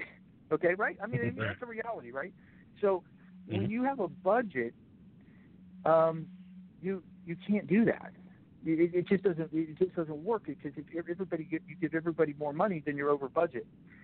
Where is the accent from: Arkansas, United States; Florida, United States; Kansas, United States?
Florida, United States; They're not as close as they are in my home state, Florida.